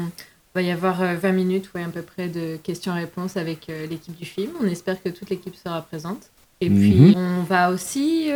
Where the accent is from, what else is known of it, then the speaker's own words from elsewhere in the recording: France; now in Lévis, Canada; Je viens de France.